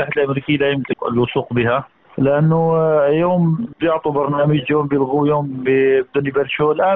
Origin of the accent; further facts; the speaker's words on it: Syria; يعني نحن مشكلتنا كسوريين ومعاناتنا هي في هالنظام